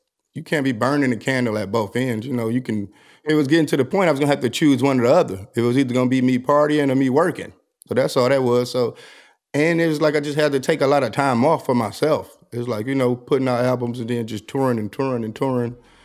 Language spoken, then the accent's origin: English; Detroit, Michigan, United States; I just think growing up in Detroit, it was never really an outlet.